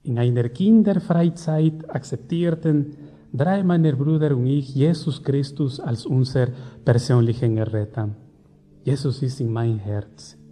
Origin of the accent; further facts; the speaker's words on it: Ecuador; German is a second language; now in Germany; Ich komme aus Ecuador. Ich bin in Ecuador geboren und aufgewachsen. Ich bin … eine DMG-Missionarin.